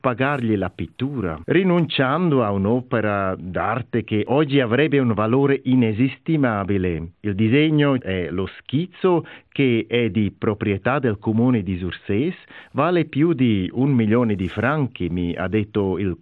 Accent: Graubünden, Switzerland; born there; Naturalmente sono orgoglioso del fatto che Segantini abbia dipinto molti quadri nel mio paese natale.

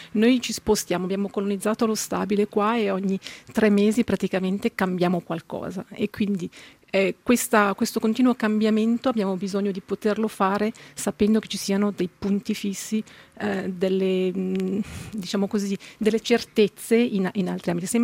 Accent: Lugano, Ticino, Switzerland; born there; also born or lived in Zurich; Sono originaria di attinenza, sono del Mendrisiotto, però sono nata in Lugano Campania e sono tornata a Lugano dopo un giro del mondo. Sì, effettivamente sono stata prima a Zurigo

